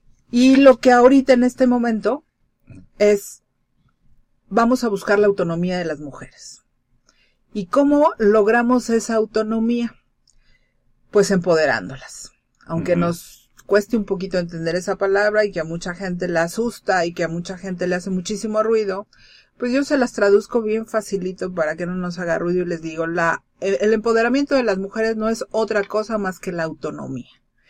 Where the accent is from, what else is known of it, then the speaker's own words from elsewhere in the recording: Mexico; por estas mujeres, que somos las mexicanas